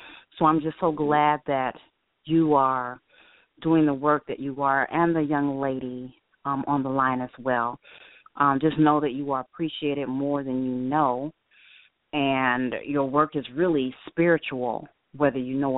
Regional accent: Detroit, Michigan, United States; now in Jacksonville, United States; And I'm originally from Detroit. I now live in Jacksonville, Florida

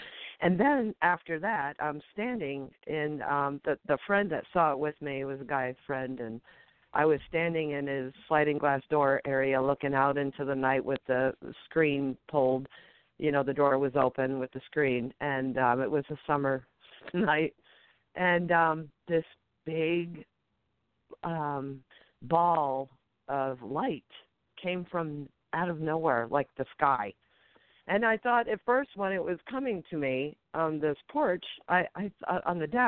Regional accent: Montana, United States

